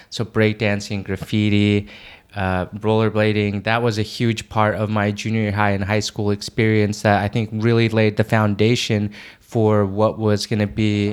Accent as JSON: {"language": "English", "region": "Utah", "country": "United States", "tie": "born or raised there", "said": "But that, like growing up in Utah, you have to take advantage of for reals, like the nature and the beauty of that place."}